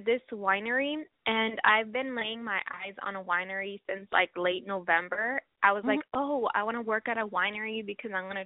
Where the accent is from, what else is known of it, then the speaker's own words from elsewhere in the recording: Washington, United States; I'm from Washington State.